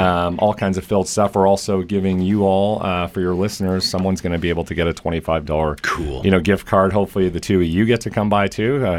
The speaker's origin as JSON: {"language": "English", "region": "West Coast", "country": "United States", "said": "We're both from the West Coast, my wife and I."}